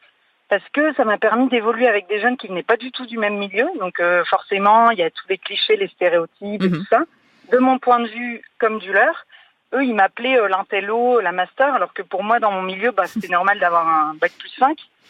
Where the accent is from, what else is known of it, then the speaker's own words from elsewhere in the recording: Lille, Hauts-de-France, France; now in Gap, France; je venais de Lille à l'origine, et mon service civique, ça s'est passé à Marseille, donc j'ai découvert cette région PACA, qui m'a beaucoup plu, et maintenant je vis à Gap, dans les Hautes-Alpes.